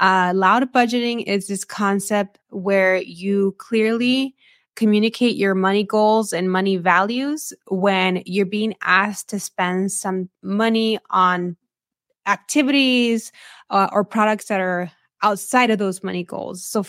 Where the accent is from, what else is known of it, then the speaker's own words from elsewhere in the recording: California, United States; now in Chicago, United States; I am currently Chicago based. I've called Chicago home for 2 years, but this is not where I'm from. I am originally from a small agricultural border town in Southern California.